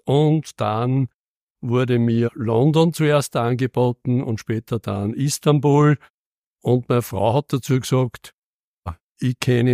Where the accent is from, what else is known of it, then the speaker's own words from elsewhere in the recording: Linz, Upper Austria, Austria; Ich bin Linzer. Genau genommen komme ich aus der Neustadt. Und in der Neustadt bin ich in die Goetheschule gegangen, vorher sogar in den Kindergarten unten beim Marktplatz. Und ich war auch in der Pfarre Heilige